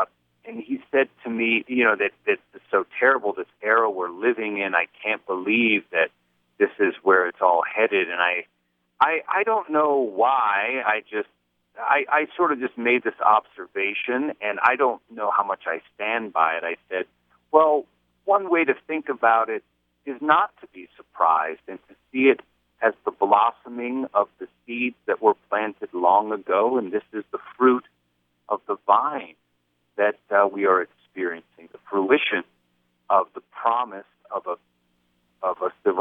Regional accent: Southwest, United States; And because I'm from the Southwest, that's how I mostly see the outreach of America towards the Southwest.

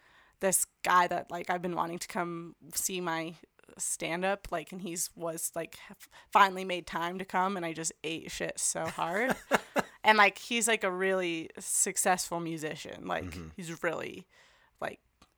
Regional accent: Thornton, Colorado, United States; Yeah, I grew up here in Denver. I grew up in Thornton, went to Horizon High School. I've been here my whole life.

